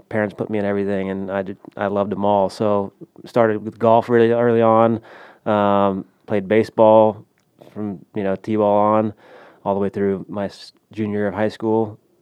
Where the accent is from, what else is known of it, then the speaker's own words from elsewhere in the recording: Houston, Texas, United States; I grew up in Houston, okay. Suburb of Houston.